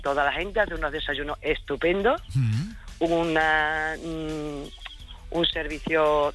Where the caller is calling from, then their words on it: Almendralejo, Extremadura, Spain; Desde Almendralejo.